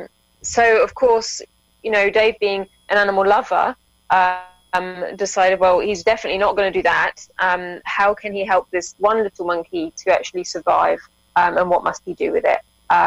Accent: England, United Kingdom; I've always volunteered in England. I grew up in England

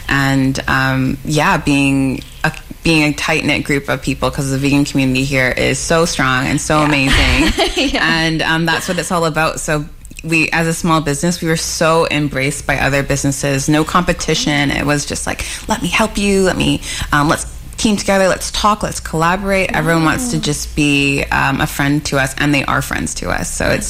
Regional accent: Vancouver, British Columbia, Canada; growing up in Vancouver and not being always vegan myself

